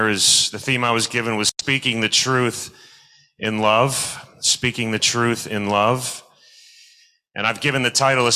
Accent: United States; I come from the United States, as you can probably presume by the accents.

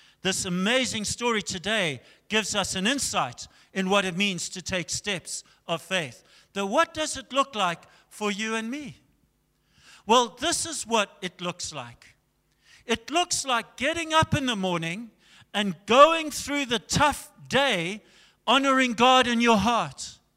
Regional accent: Zimbabwe; We came from Zimbabwe and we felt such an anguish for Zimbabwe, such a burden for Zimbabwe

